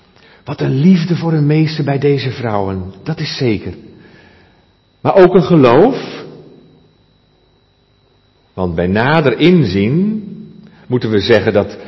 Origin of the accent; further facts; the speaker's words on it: Sassenheim, South Holland, Netherlands; born there; mijn geboorteplaats Sassenheim. Dat ligt bij Lisse, bij de Keukenhof in de buurt, Sassenheim.